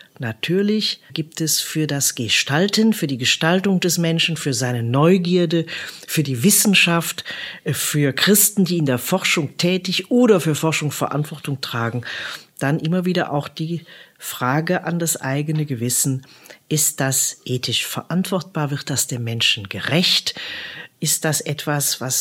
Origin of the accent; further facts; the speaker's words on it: Rhineland, Germany; Und die Schwaben und die Badener sind mit mir als Rheinländerin dann ja auch ganz gut umgegangen.